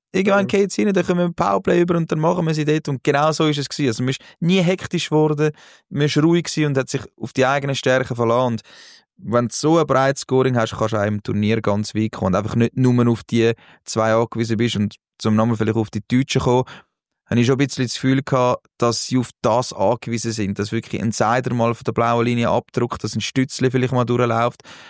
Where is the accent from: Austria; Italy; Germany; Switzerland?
Switzerland; Und dann musst du eben als Schweizer musst sagen, hey, das ist eigentlich das Niveau, das ich muss haben